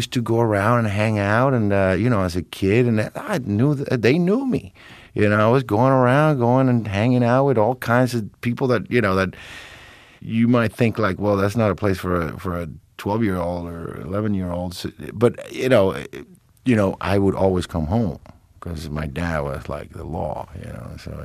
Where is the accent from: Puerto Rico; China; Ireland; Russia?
Puerto Rico; growing up in Puerto Rico, I grew up around a time that it was really interesting because it was the early 70s